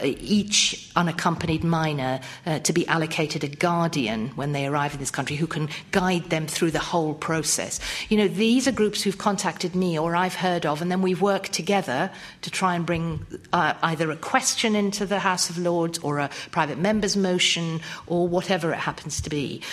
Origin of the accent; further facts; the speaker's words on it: Iran; I come from Iran, a country that, as you know, is developing uranium in an effort to create nuclear weapons.